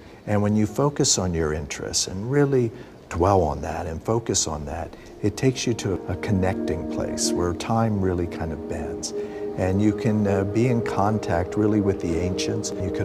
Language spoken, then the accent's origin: English; York, Pennsylvania, United States; Growing up in York, I mean, it wasn't too fast of a lifestyle. There was enough time to kind of absorb things.